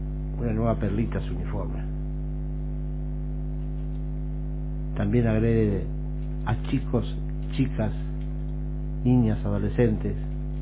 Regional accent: Clorinda, Formosa, Argentina; born there; el escuadrón de Clorinda, provincia de Formosa, donde yo nací.

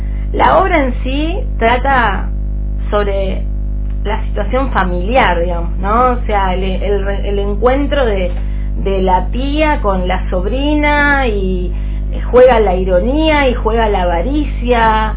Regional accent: Argentina; Soy joven, argentina divina y con ganas de seguir por delante

